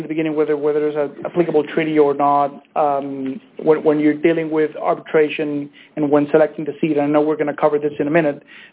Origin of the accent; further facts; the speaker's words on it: Venezuela; We don't want to end up in a court in my home country of Venezuela